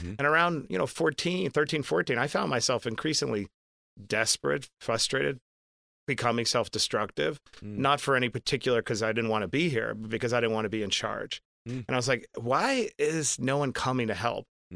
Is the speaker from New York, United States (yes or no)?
yes; Queens, New York, United States; I grew up in Queens, New York, and really tough circumstances, abject poverty.